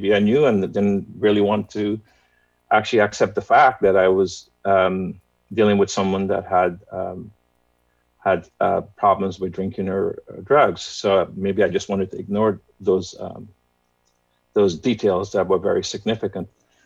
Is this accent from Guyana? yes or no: yes; Guyana; So my experience, I was born and raised in Guyana. Guyana is a small country in South America, on the tip of South America.